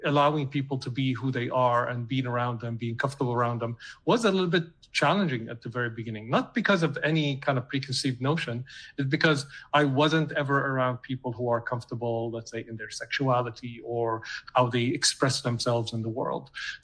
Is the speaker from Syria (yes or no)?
yes; Damascus, Damascus Governorate, Syria; now in Canada; I grew up valuing in Damascus are, you know, everybody values